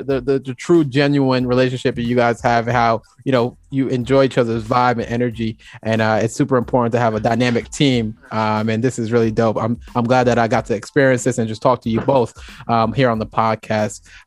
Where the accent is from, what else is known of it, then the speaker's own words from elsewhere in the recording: New Jersey, United States; I'm from New Jersey and I'm the founder of the club.